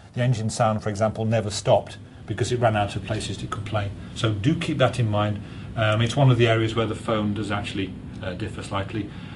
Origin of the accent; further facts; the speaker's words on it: England, United Kingdom; It's a bit like being an English footballer. We invent the game, okay? We then send it to the world, and they come back and they beat us at it.